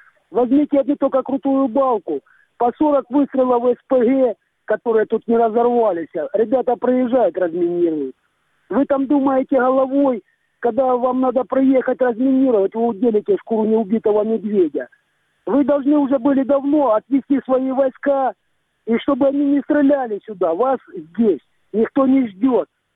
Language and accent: Russian; Donetsk, Donetsk Oblast, Ukraine; из Донецка.